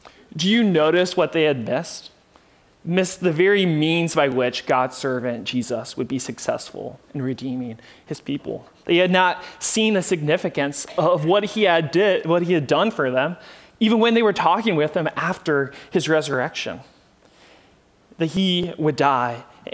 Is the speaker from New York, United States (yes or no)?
no; Columbus, Ohio, United States; I grew up in Columbus, Ohio, in the suburbs, and the last 5 years of my life was in Cedarville at the university, Cedarville University